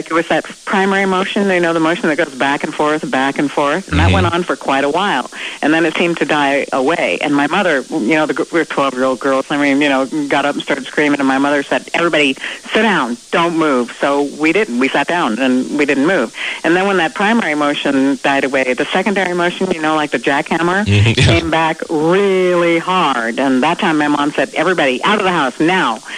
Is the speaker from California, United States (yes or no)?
no; Seldovia, Alaska, United States; also born or lived in Anchorage / Cordova; I grew up in Seldovia. I was born in Anchorage. I grew up in Cordova and then Seldovia.